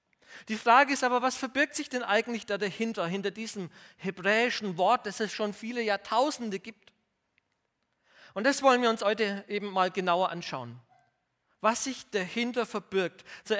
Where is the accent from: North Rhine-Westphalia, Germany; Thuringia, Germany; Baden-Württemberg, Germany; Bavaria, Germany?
Bavaria, Germany; aber wo ich herkomme, aus dem Bayerischen, kennt man das sehr gut.